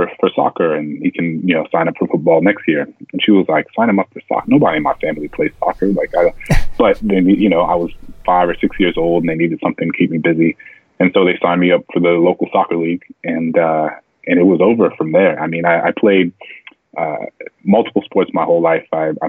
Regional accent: New Orleans, Louisiana, United States; Yeah, so I'm born and raised in New Orleans, and it's fascinating, actually.

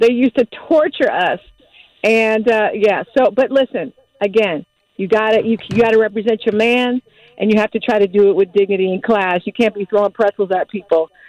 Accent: Philadelphia, Pennsylvania, United States; we got all these tickets for my relatives because I'm from Philly

